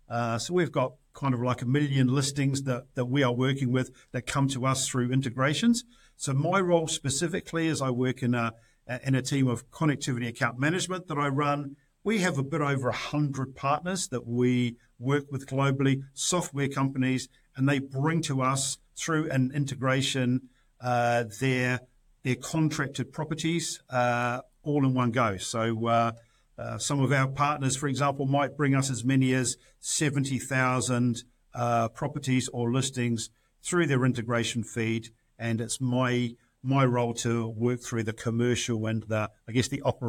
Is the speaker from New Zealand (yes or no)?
yes; New Zealand; I'm from New Zealand originally